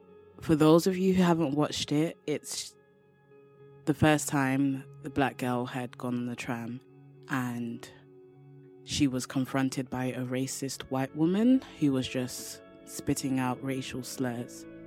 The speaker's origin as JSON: {"language": "English", "region": "London", "country": "United Kingdom", "said": "from London, England. And I was 13 years old when I learned I was black."}